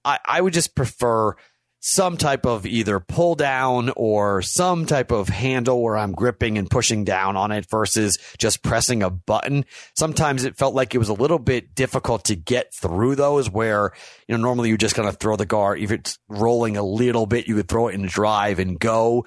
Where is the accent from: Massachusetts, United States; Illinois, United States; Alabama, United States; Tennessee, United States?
Massachusetts, United States; Boston; I'm from Boston.